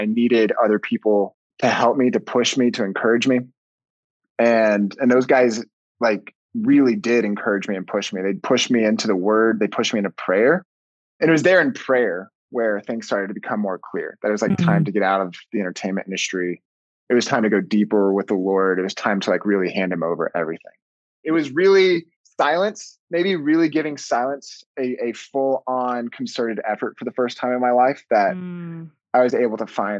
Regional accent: the South, United States; I grew up in the Bible Belt of America. And so all my best friends were Protestant.

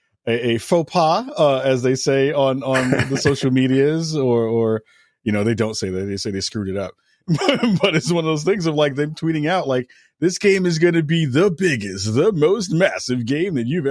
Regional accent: New York, United States; I am not even a Cowboy hater, but as a New Yorker, that just brings me joy

